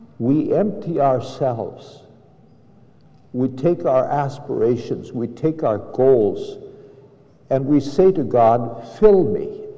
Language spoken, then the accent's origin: English; United States; I said, "I came from Singapore. I'm an American." "So why did you come?" I said, "I've lived here many years. You can tell I'm speaking your language."